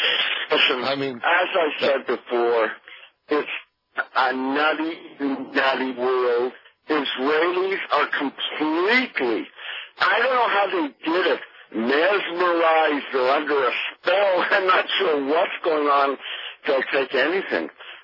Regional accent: Canada; I'm Canadian and married an American

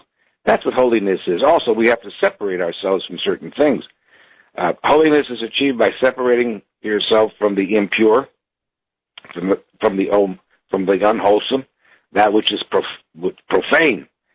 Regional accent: Cleveland, Ohio, United States; That's not the Christianity that I heard when I was growing up in Cleveland. Now, I'm Jewish

